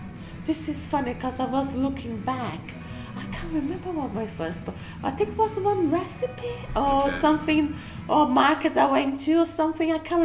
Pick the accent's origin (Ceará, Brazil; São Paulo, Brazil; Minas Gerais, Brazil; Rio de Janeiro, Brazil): São Paulo, Brazil; now in London, United Kingdom; I run a blog called Hot in Chile. And I'm from Brazil. I was born in São Paulo.